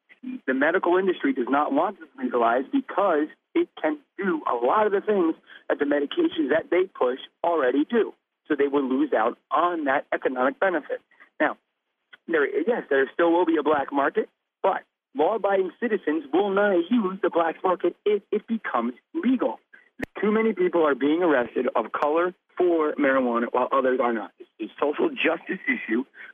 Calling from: New York, United States; Hi, I'm a listener from the Hudson Valley.

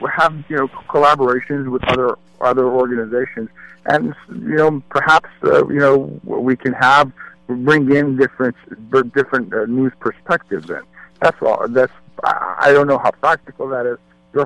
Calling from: San Francisco, California, United States; Thank you. … I'm calling from San Francisco.

